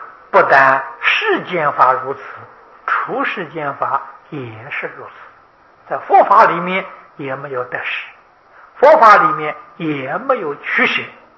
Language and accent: Chinese; China; 啊，六祖大师是我们中国人，中国佛门里面相当杰出的一个人物。